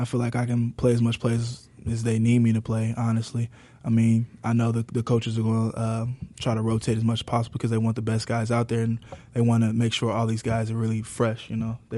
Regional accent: Midwest, United States; now in Jacksonville, United States; It's way better than the Midwest. I grew up in the Midwest my whole life.

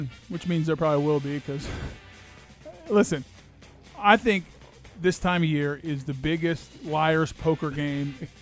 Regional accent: Colorado, United States; I grew up in Colorado and have all my family still there.

